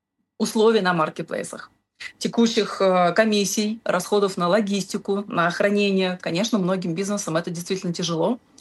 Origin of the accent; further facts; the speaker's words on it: Ivanovo, Ivanovo Oblast, Russia; Мои земляки, ивановские производители текстиля, написали большое сообщение еще в прошлом году